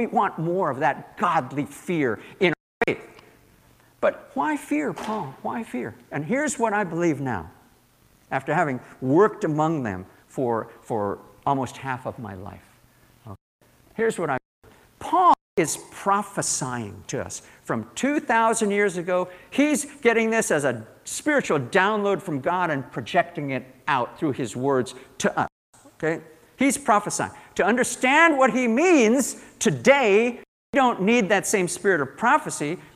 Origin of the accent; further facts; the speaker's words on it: Maryland, United States; I grew up, I spent some years growing up in Maryland, okay, in the 1950s and the early 1960s